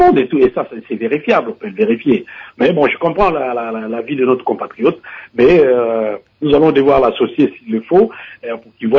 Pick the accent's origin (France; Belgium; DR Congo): DR Congo; en tant que Congolais